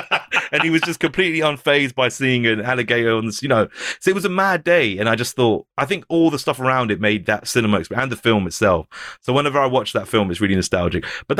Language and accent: English; Hounslow, London, United Kingdom; So I'm from Hounslow, but kind of a smaller place in Hounslow called Hamworth.